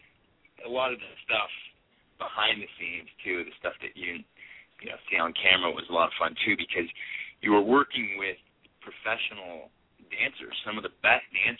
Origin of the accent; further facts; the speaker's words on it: California, United States; I grew up near San Francisco, so my parents used to take me to the Orpheum Theater in San Francisco